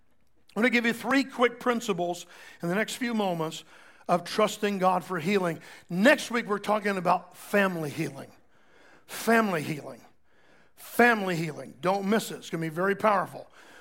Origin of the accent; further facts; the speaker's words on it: Orlando, Florida, United States; I grew up in the Orlando area, and there was no good arena in Orlando.